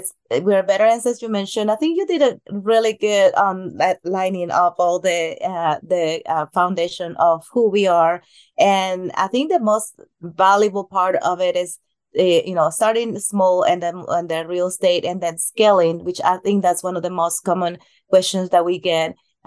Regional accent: Mexico; English is a second language; I'm from Mexico originally

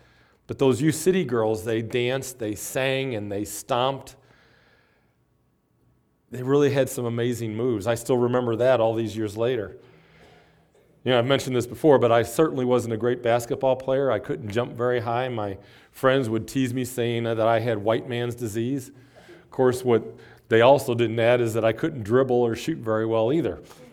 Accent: Afton, United States; As most of you know, I'm an Afton boy. I grew up in Afton. And when I grew up in Afton, it was virtually all white.

